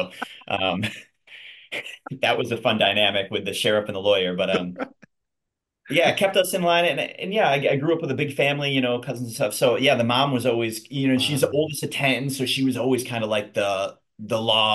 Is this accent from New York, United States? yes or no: yes; Syracuse, New York, United States; I have a lot of friends who were in the Rochester area growing up in Syracuse. So yeah, I moved back home